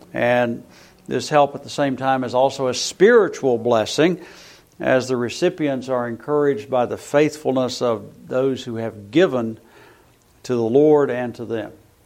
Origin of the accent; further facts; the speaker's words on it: Bristol, United States; It's going to go right through my hometown as it curves back north again. So I've never lived there for a long time, never had a hurricane come through Bristol.